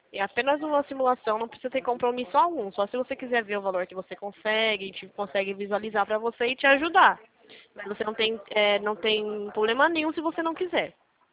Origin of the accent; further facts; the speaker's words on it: São Paulo, Brazil; Eu sou aqui do interior de São Paulo.